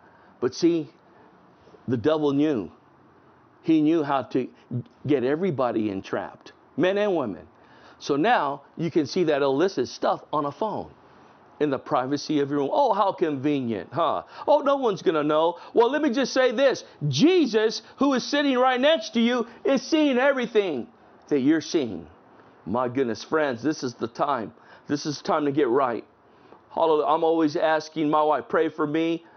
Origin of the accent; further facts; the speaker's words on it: National City, California, United States; Back in the day, I grew up in National City. There was just one theater where everyone tried to sneak into.